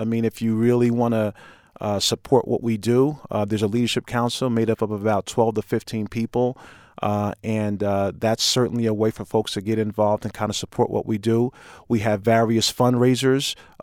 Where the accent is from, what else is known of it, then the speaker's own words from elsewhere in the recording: Paterson, New Jersey, United States; You know, as a kid, you know, growing up in Paterson, New Jersey, you know, having gone to the infamous or the famous Paterson Eastside High School